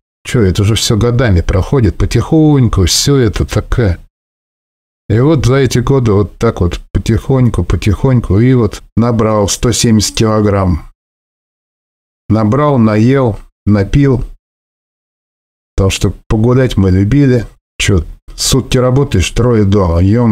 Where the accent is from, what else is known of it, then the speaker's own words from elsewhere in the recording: Moscow Oblast, Russia; мне 52 года, 192 рост. Что себе я из Подмосковья, из бывшего военного городка.